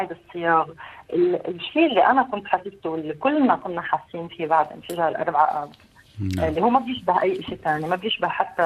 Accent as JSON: {"language": "Arabic", "country": "Palestine", "said": "وأنا كأمرأة فلسطينية عربية"}